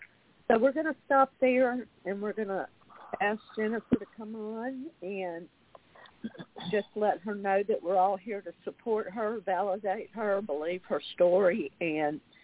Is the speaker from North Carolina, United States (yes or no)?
no; Louisiana, United States; we're a fellow Louisianian because I'm from Louisiana, Miss Pamela.